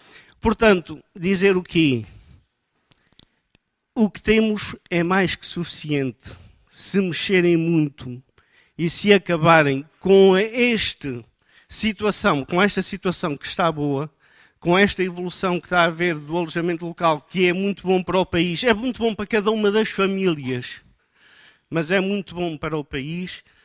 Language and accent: Portuguese; Nazaré, Leiria, Portugal; Venho da Nazaré.